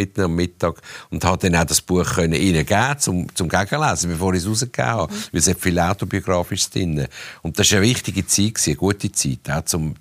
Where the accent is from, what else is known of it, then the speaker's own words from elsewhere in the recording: Romandy, Switzerland; ich bin im Welschland aufgewachsen.